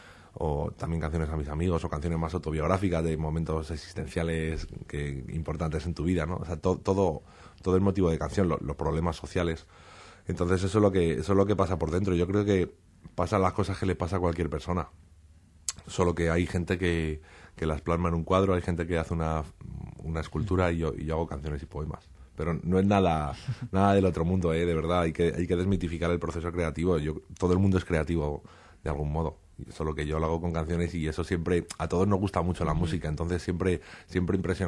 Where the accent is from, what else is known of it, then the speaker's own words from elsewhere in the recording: Madrid, Community of Madrid, Spain; yo soy de Aluche, yo soy de Madrid, pura cepa